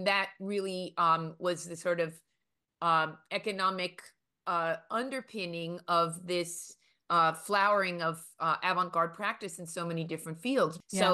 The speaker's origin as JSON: {"language": "English", "town": "New York City", "region": "New York", "country": "United States", "tie": "born or raised there", "said": "Well, I was born and raised in New York. I am the first American born in a Cuban immigrant family. And I grew up in Manhattan and the Bronx mostly, and then moved to Brooklyn"}